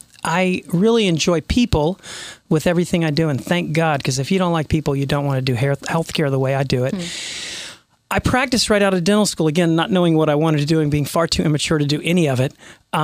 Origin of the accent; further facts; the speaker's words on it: Isle of Palms, South Carolina, United States; I was born on the Isle of Palms and some 54 years ago, almost to the day. And I have great memories of growing up on an island